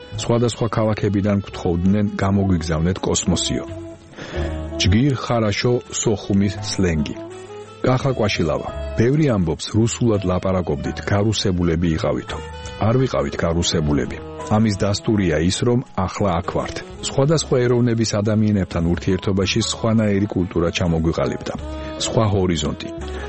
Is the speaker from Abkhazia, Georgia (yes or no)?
yes; Sukhumi, Abkhazia, Georgia; სოხუმის უბან ტურბაზაში, სადაც მე გავიზარდე, ყველაზე ძველი შენობა ჩემი სკოლა იყო 1930-იანი წლების.